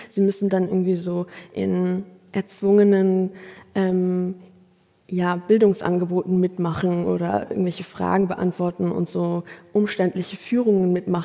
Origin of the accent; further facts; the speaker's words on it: Afghanistan; ich würde hingehen als Afghanin und dort mich vernetzen